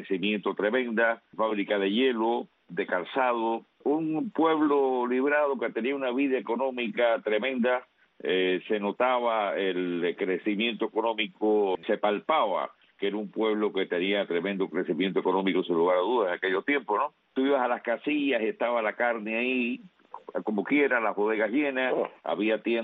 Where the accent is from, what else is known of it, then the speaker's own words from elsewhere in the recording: Remedios, Villa Clara, Cuba; born there; yo nací en Remedio, pero para mí Camajuaní es muy importante en mi vida. Entonces yo pasaba todas mis vacaciones de Camajuaní, conozco el pueblo como la palma de mi mano.